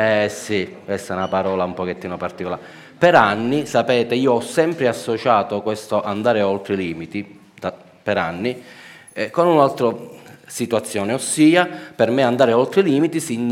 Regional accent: Palermo, Sicily, Italy; cioè io palermitano

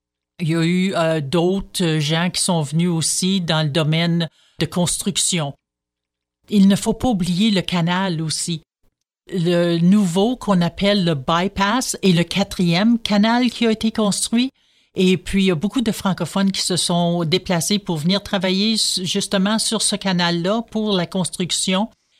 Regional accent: Quebec, Canada; now in Welland, Canada; Je suis native du Québec, mais résidente de Welland en Ontario depuis 1964, quand nous sommes déménagés en famille pour le travail.

